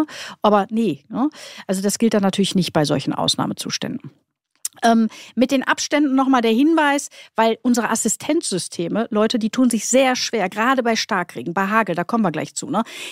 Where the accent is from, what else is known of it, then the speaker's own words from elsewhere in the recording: Duisburg, North Rhine-Westphalia, Germany; born there; ich komme ja gebürtig aus Duisburg. Meine Hut ist ja Krefeld.